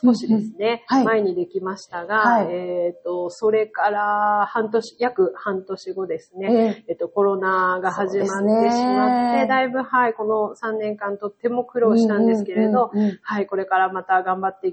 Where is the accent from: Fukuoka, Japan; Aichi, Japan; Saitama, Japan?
Saitama, Japan; moved away as an adult; now in Okinoerabu, Japan; はい、私は、出身は埼玉県です。